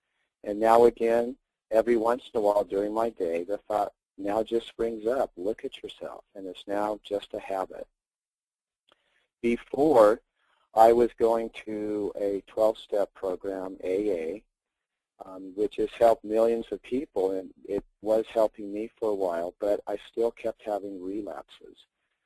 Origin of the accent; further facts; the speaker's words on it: California, United States; I'm 54 years old, and I'm from the San Francisco Bay Area.